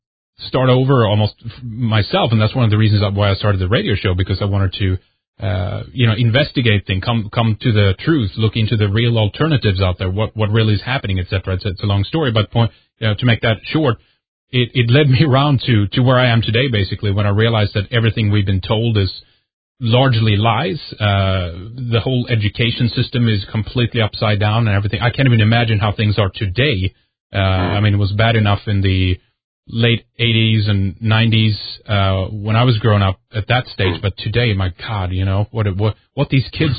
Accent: Sweden; I can just speak for myself here, but just, you know, growing up in Sweden, certainly you have your own experiences and whatnot

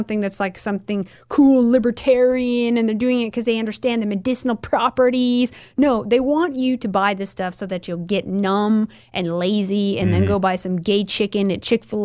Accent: Oregon, United States; You know, growing up in Oregon, like everybody smoked weed.

